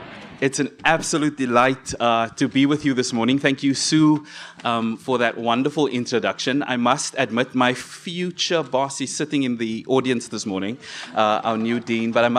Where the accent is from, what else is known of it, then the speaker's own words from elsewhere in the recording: Cape Town, Western Cape, South Africa; I was born and raised in South Africa, particularly Cape Town, the Cape Flats, in the late 80s.